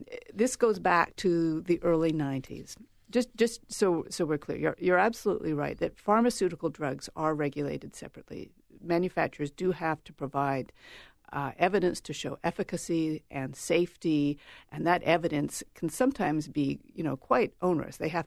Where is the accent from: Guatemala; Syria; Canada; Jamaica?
Canada; I don't live in the United States. I'm Canadian